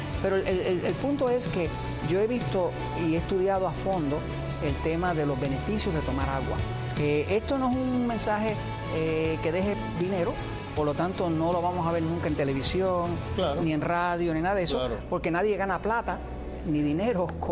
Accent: Puerto Rico; now in United States; Yo soy de Puerto Rico. Puerto Rico es parte de Estados Unidos. Somos gente hispana, porque éramos una colonia española, pero luego quedamos como parte de Estados Unidos.

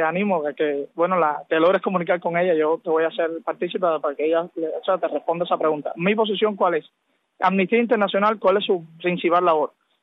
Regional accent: Cuba; creo primero en el pueblo cubano. Por eso es que regreso a Cuba. Por eso es que no pierdo las esperanzas en mi pueblo

